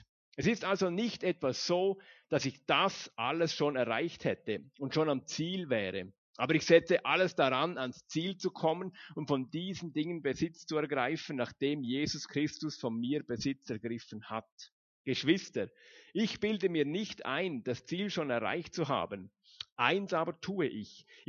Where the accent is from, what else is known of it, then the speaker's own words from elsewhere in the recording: Liechtenstein; Eigentlich bin ich ja Liechtensteiner. Ich habe den Schweizer Pass abgegeben